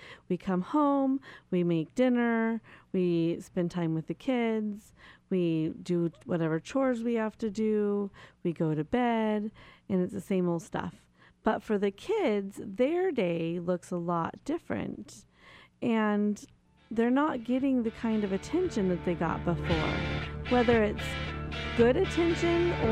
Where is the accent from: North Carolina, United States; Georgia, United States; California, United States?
California, United States; Redding; now in Chico, United States; I'm from Reading, so that's a pretty quick little jaunt. I don't know about here in Chico.